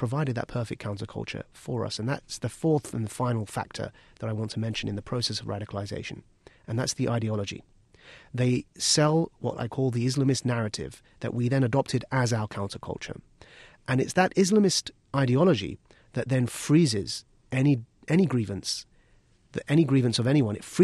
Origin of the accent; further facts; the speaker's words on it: United Kingdom; growing up as a British Pakistani who was facing racism from wider society, but also confusion about where my family was from and not really fitting into either culture.